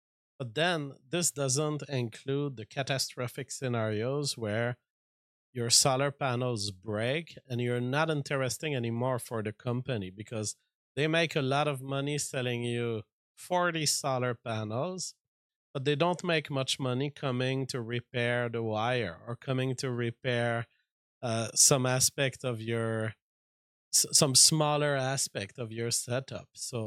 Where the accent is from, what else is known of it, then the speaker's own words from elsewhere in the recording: Canada; You know, I'm looking at this as a Canadian